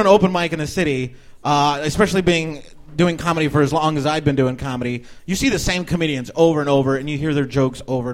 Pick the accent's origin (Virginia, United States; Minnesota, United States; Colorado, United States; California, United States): Colorado, United States; Denver; now in Chicago, United States; I'm originally from Denver, Colorado. I moved here in 99. And I fell in love instantly with the public transportation system here in Chicago.